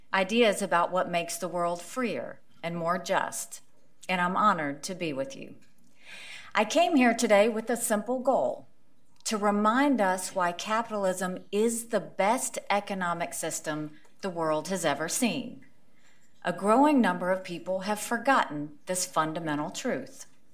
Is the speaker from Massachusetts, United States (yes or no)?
no; Bamberg, South Carolina, United States; my family and my home state of South Carolina. I'm the daughter of Indian immigrants.